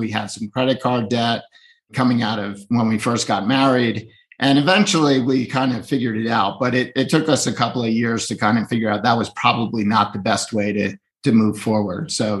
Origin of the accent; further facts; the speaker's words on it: Northeast, United States; Yeah, so I grew up in the Northeast. I went to work on Wall Street after graduating from college